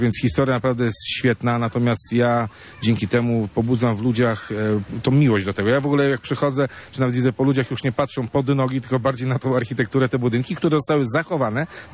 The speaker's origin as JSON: {"language": "Polish", "region": "Pomeranian Voivodeship", "country": "Poland", "said": "może myśmy dojrzeli do tego, żeby kultywować tą naszą kaszubszczyznę, ale też przyznawać się do tego, że jesteśmy Kaszubami"}